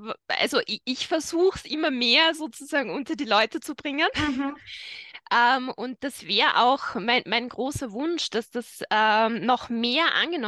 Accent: Styria, Austria; ich komme aus Österreich, genau genommen aus der Steiermark, wohne in der Nähe von Graz, also in Graz Umgebung bin ich zu Hause

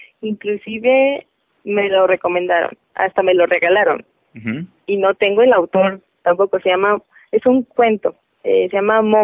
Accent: Mexico; Que tenemos que, como mexicanos

